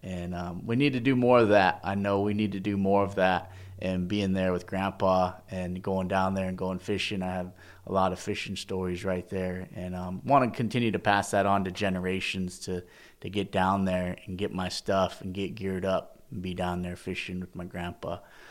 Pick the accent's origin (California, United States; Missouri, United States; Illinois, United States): California, United States; Hoopa; I choose to live in Hoopa Valley because doing so meets my personal values of family. So my family's here in Hoopa. I grew up in Hoopa all my life